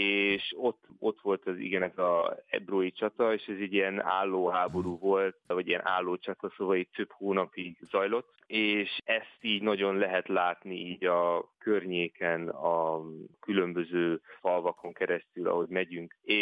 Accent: England, United Kingdom; moved away as an adult; now in Spain; Angliában nőttem föl, és akkor az egyetem után költöztem kis Spanyolországba, és akkor már Spanyolországban lakom már jó pár éve.

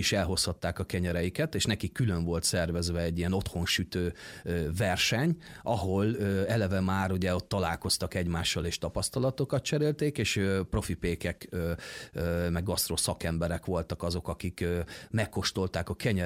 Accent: Kőszeg, Vas, Hungary; born there; én Szombathelyen végeztem, és kőszegi születésű vagyok

